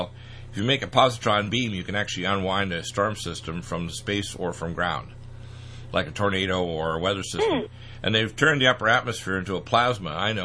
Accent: Detroit, Michigan, United States; born there; also born or lived in Canada; spent half my career, the first half of my career in Canada, although my mom's from North Dakota and I was born in Detroit.

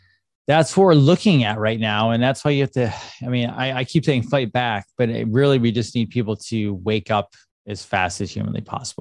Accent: United States; Like, as an American, not that I necessarily want to, but you can fly over there

